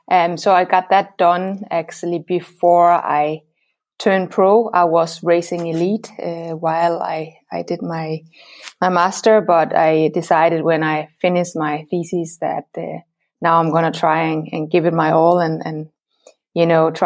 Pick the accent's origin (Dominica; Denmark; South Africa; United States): Denmark; English is a second language; I'm from Denmark. I'm a former professional triathlete.